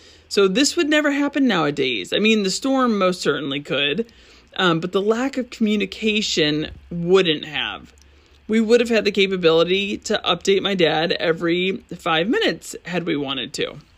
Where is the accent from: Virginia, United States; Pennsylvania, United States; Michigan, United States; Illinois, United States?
Michigan, United States; I grew up in Michigan and my mom's family lived in Ohio.